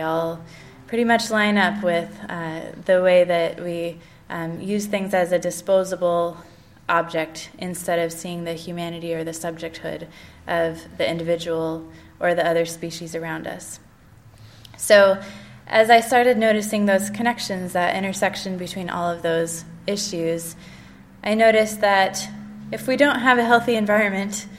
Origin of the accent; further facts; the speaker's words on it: Newberg, Oregon, United States; I grew up in Newburgh, Oregon, which is kind of one of those Quaker meccas that that are kind of spread out across the country.